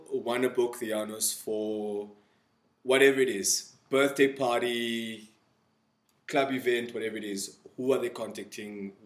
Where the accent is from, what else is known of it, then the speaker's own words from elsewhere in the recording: Mahikeng, North West, South Africa; You guys were in my hometown, by the way. You guys were in Mafeking.